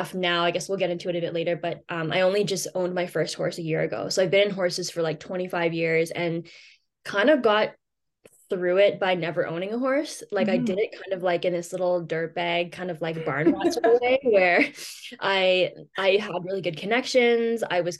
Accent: Ottawa, Ontario, Canada; I'm from Ottawa, Ontario in Canada.

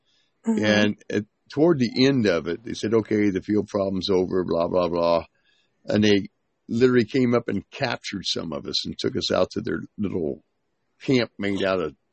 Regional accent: Terre Haute, Indiana, United States; I'm from Terrible Hope.

